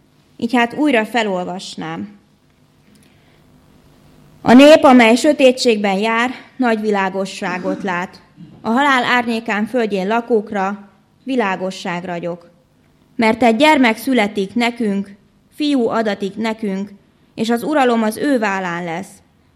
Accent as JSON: {"language": "Hungarian", "town": "Madocsa", "region": "Tolna", "country": "Hungary", "tie": "born or raised there", "said": "És az én falumban is, ahonnan jövök, Madocsáról, még az én nagyszüleim kisgyermekként átélték a második világháborút"}